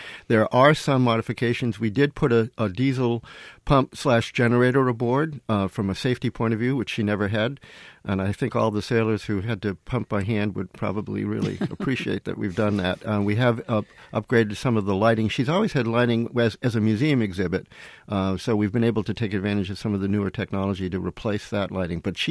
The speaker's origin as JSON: {"language": "English", "town": "Nantucket", "region": "Massachusetts", "country": "United States", "said": "which means a lot to me because I'm originally from Nantucket."}